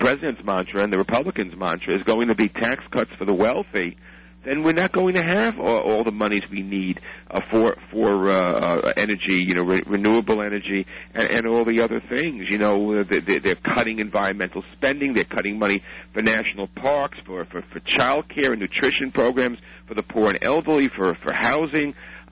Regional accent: New York, United States; Pete King from my home state of New York

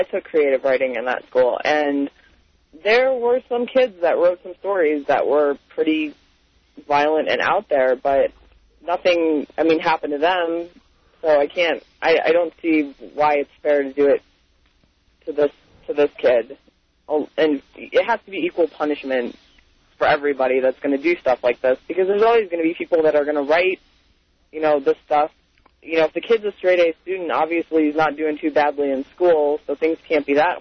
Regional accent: Cary, Illinois, United States; now in Broomfield, United States; I grew up in Cary, Illinois, and I graduated from Cary Grove High School.

